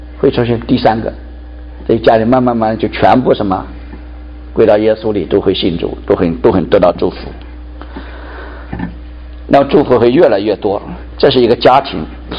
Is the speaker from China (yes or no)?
yes; China; 我们中国人这个读书很厉害